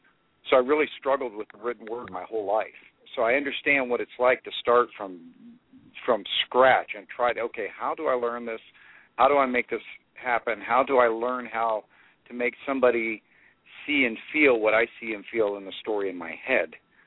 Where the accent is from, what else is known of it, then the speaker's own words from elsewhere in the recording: Merritt Island, Florida, United States; I'm a born and bred Floridian. I was born up in Brevard County, Florida, if any of you all know where that is, Merritt Island, where the Space Center is and everything.